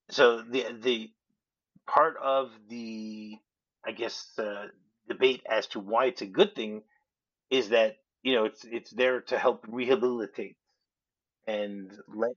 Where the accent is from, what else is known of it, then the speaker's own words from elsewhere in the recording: Michigan, United States; The very first state that began to make license plates in the prison system was Michigan, my home state